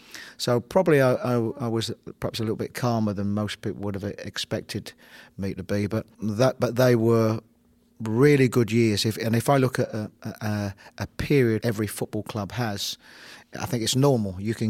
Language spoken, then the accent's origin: English; London, United Kingdom; I was brought up in a very multicultural area. Rows of streets, of houses, so a highly populated area as well. But an area that was a good upbringing, that you could go out and play out in the streets.